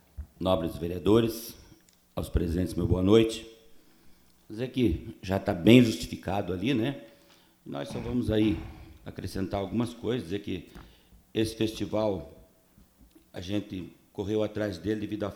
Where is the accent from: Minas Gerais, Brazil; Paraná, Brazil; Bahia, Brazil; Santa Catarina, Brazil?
Paraná, Brazil; Corbélia; a gente falou, a gente é de Corbélia